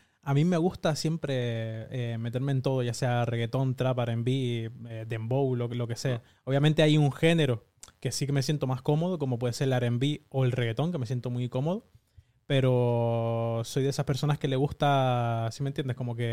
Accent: Canary Islands, Spain; Yo soy una mezcla bien de tres. Es una mezcla, yo soy canario, yo nací aquí, yo soy canario. Pero tengo sangre cubana por parte de madre y sangre catalana por parte de padre.

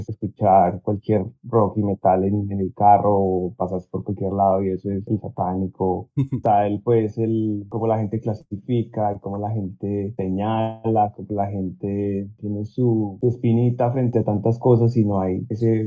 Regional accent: La Estrella, Antioquia, Colombia; now in Australia; Soy de Medellín, soy de un municipio que se llama La Estrella, en el sur de Medellín.

